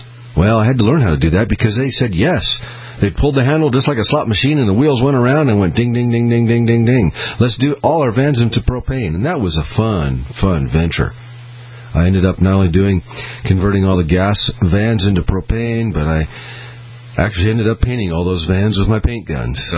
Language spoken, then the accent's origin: English; Boise, Idaho, United States; also born or lived in Peoria, Illinois; I was born in Peoria, Illinois, and came. My mom and dad got transferred to Boise for his job, and that's why I landed here.